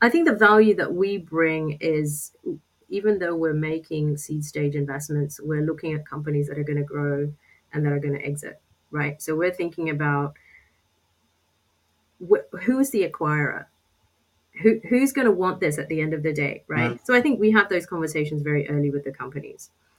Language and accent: English; Australia; now in Oxford, United Kingdom; That is a really tricky question for an Aussie to answer. You know, one of the things that I found when I moved from Sydney to Oxford, I live in Oxford